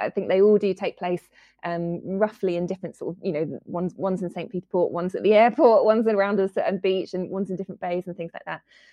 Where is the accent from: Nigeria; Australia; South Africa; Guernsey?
Guernsey; growing up in Guernsey, I kind of felt that it wasn't something, it wasn't a... The Channel Islands, I don't think, have been hugely well represented on the page